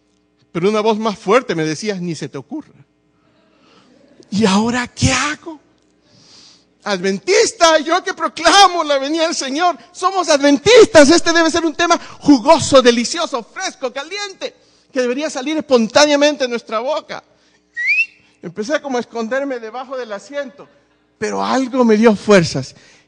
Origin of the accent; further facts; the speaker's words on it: Peru; Mira, yo soy peruano.